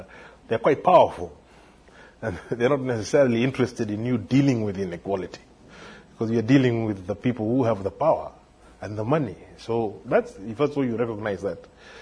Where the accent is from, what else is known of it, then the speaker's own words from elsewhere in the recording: Kenya; now in United States; I'm a Kenyan, so I have a difficulty here.